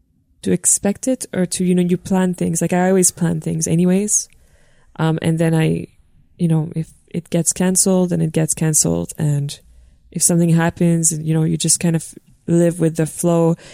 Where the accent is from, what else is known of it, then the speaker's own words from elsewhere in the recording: Montreal, Quebec, Canada; I'm from Montreal, yeah. I was born on the North Shore.